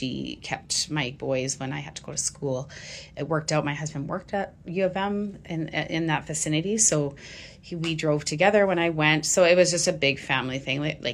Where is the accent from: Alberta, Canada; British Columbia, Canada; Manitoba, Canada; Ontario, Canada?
Manitoba, Canada; Stonewall; now in Portage la Prairie, Canada; Nope, I'm actually originally from Stonewall. Yeah, and then I met my husband, and we moved here when my youngest son was about 9 months old.